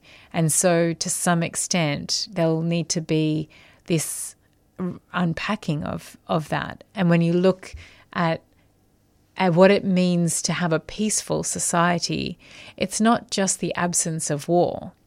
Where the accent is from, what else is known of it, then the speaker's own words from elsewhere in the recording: Australia; and I am Australian, although I live overseas